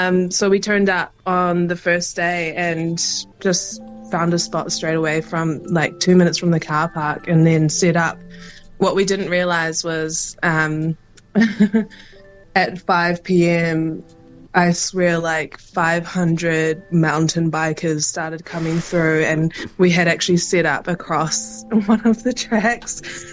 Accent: Auckland, New Zealand; I grew up in West Auckland, so Riverhead was quite close to where I grew up.

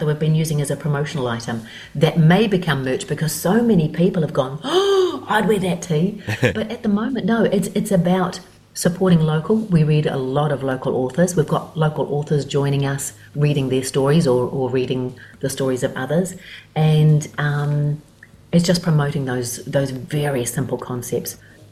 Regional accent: Kaikohe, Northland, New Zealand; I grew up in Kaikoi in the far north

